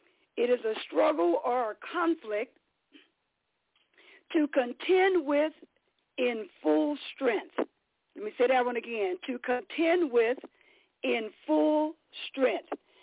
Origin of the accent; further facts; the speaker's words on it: Hartford, Wisconsin, United States; I'm from Hartford, Wisconsin, not